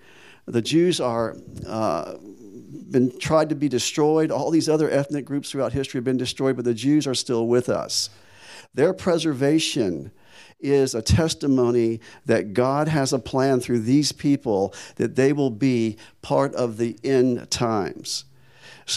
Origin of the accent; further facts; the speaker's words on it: United States; It is hard for me as an American to be watchful for the second coming.